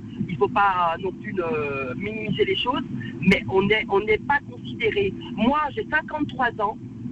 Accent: France; je suis française, issue d'une immigration.

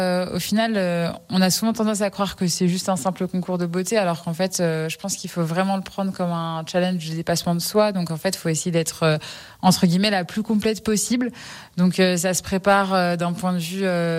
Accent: Passy, Auvergne-Rhône-Alpes, France; Oui. Alors, je suis originaire de Passy

